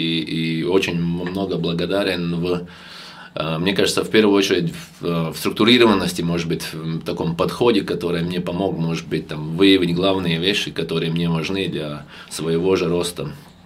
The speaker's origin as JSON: {"language": "Russian", "region": "Riga", "country": "Latvia", "moved": "yes", "lives_now": "Russia", "said": "я сам из Риги, из Латвии, с 2010 года здесь, в России"}